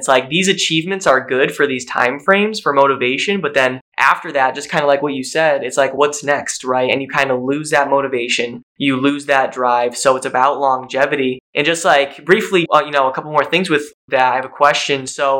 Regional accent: Northeast, United States; I know I moved to South Florida like a year and a half ago, and we're both from the Northeast.

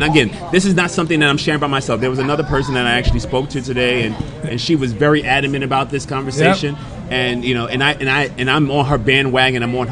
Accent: New York, United States; I'm from New York, and I grew up in that time.

